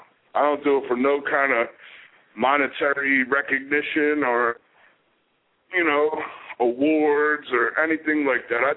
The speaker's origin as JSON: {"language": "English", "town": "Philadelphia", "region": "Pennsylvania", "country": "United States", "said": "I'm from Philly, and if anybody knows any history about Philly rappers, that's what Philly does."}